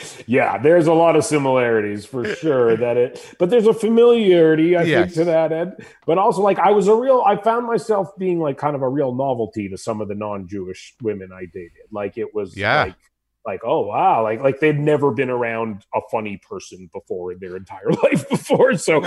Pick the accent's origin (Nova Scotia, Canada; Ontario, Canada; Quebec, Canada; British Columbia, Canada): British Columbia, Canada; Vancouver; Vancouver, British Columbia. Yeah.